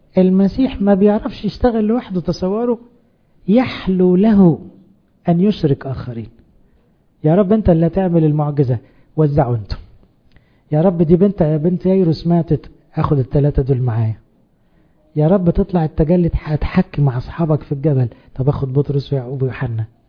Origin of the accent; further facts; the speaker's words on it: Egypt; احنا كمصريين وكأقباط برضو